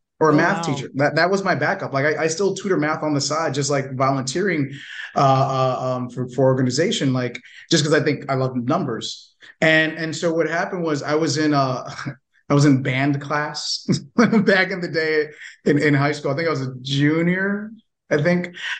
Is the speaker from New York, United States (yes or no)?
yes; New York, United States; Cause like I said, I was born and raised in New York.